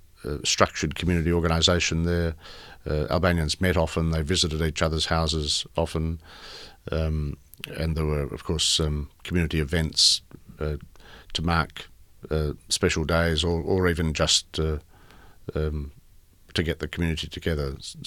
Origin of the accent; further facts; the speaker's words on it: Whyalla, South Australia, Australia; born there; I was born in Whyalla, mm-hmm. in South Australia.